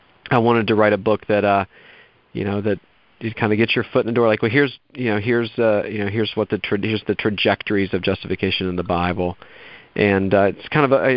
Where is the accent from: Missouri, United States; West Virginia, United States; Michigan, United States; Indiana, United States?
West Virginia, United States; born there; Yeah, I was born in West Virginia.